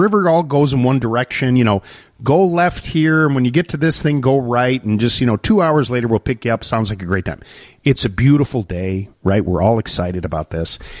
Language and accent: English; Chicago, Illinois, United States; Oh, yeah, we're from Chicago.